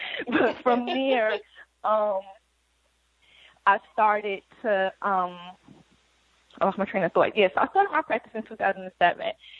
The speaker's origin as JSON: {"language": "English", "region": "New Jersey", "country": "United States", "lives_now": "Memphis, United States", "said": "I'm originally from Jersey, but I've lived in Memphis for over about 12 years now."}